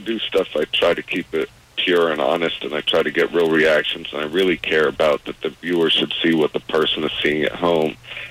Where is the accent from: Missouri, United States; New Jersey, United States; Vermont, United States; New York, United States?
New York, United States; Brooklyn; I was raised in Brooklyn the first 8 years until she got remarried.